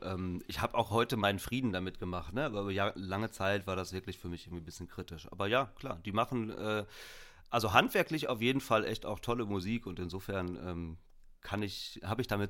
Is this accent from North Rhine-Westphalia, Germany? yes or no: yes; North Rhine-Westphalia, Germany; Nee, ich komme gebürtig aus der Nähe von Bielefeld, Ostwestfalen.